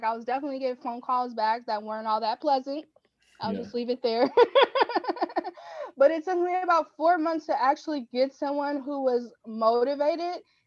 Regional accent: Los Angeles, California, United States; me, young Black woman in LA, I am able to do a deal in my hometown.

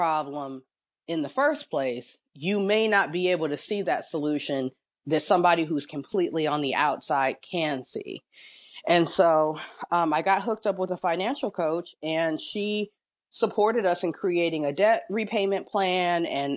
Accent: Los Angeles, California, United States; growing up the way I grew up in Los Angeles, home ownership was for those other people who have money.

